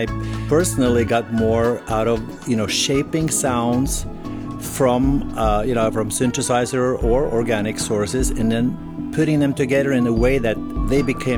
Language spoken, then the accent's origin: English; Oslo, Norway; English is a second language; I grew up in Oslo